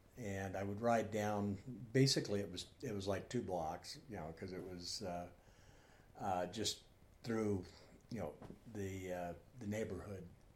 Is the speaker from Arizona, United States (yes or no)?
yes; Phoenix, Arizona, United States; born there; I was born in Phoenix.